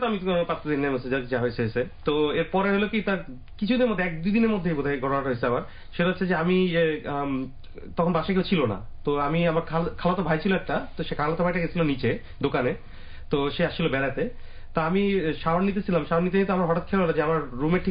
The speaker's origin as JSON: {"language": "Bangla", "country": "Bangladesh", "tie": "born or raised there", "moved": "yes", "said": "আমি যখন বাংলাদেশে ছিলাম মনে আছে যে আমরা আমার আব্বা ছিল সৌদি আরবে কাজ করতো তো আমার আম্মা আমি আর আমার নানার কাছে বড় হয়েছি"}